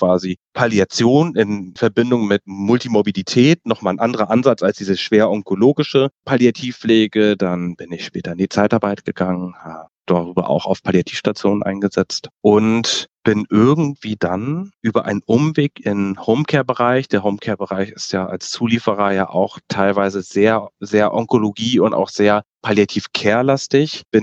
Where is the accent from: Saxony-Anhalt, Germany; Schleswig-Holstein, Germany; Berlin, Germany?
Schleswig-Holstein, Germany; Lübeck; Habe ich dann mich in Hamburg umgeguckt und nicht mehr in meiner Heimatstadt in Lübeck.